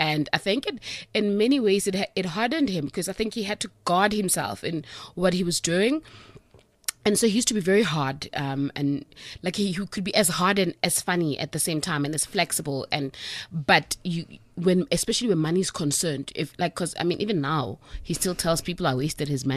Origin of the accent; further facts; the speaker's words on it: South Africa; now in Johannesburg, South Africa; I mean, I came to Joburg and everyone was talking about Sweet Valley High. I'm like, guys, I grew up in Milson Boon. What is this?